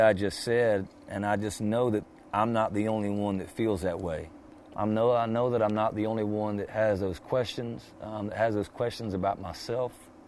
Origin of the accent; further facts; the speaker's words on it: Georgia, United States; I grew up in the Bible Belt in southern Georgia, and I grew up, you know, going to the Baptist church.